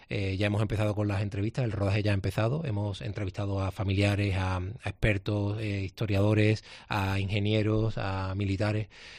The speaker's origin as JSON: {"language": "Spanish", "town": "San Juan del Puerto", "region": "Andalusia", "country": "Spain", "said": "me has preguntado como sanjuanero, para mí es algo bastante interesante que salga desde Palos de la Frontera, desde aquí de Huelva"}